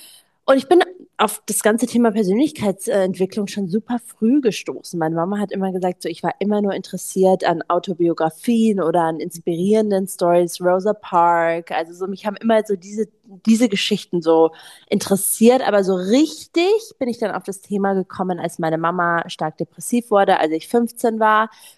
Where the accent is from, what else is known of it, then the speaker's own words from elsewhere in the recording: Munich, Bavaria, Germany; now in Berlin, Germany; ich bin 31 Jahre alt. Ich bin in München aufgewachsen, war da auf der internationalen Schule, bin halb Amerikanerin, halb Deutsch.